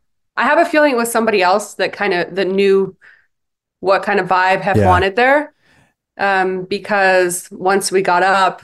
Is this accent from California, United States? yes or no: yes; San Diego, California, United States; I was from San Diego. It's kind of a much smaller town than LA.